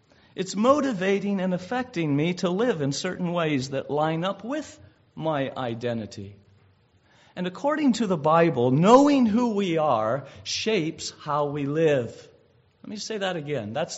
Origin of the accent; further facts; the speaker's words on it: Indiana, United States; I'm a neighbor. I'm an American. I'm a Hoosier.